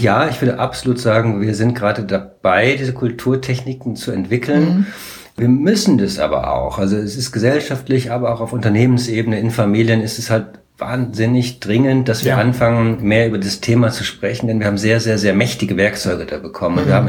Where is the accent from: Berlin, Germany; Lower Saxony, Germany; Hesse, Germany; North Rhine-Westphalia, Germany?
Berlin, Germany; Ich finde, das ist ja in der Tat ein Phänomen in Berlin, wo ich herkomme.